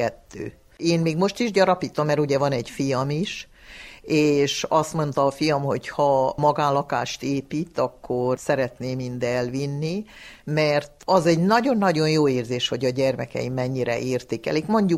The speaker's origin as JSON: {"language": "Hungarian", "town": "Corund", "region": "Harghita", "country": "Romania", "tie": "born or raised there", "said": "Korondon Sárosvápába laktunk, amikor én 5-6 éves lehettem, 7 éves"}